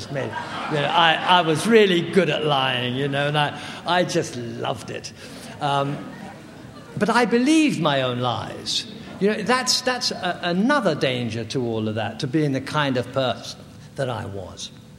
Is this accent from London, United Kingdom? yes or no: yes; London, United Kingdom; born there; I was born in London, England, during the Second World War.